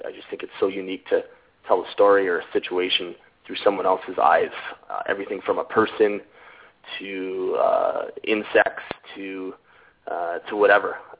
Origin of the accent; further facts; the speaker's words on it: Welland, Ontario, Canada; born there; now in Niagara Falls, Canada; I was born in Canada in a city called Welland in Ontario. I currently live in Niagara Falls, which is only about 20 minutes away from Welland, so it's not too far from home.